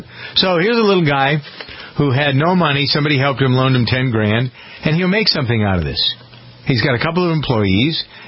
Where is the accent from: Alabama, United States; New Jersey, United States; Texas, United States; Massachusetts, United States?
Massachusetts, United States; Framingham; I know a guy who is starting a little business here in my hometown of Framingham